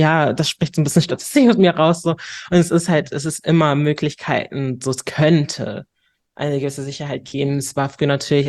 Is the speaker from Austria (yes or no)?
no; Hamburg, Germany; Ich bin Hamburgerin durch und durch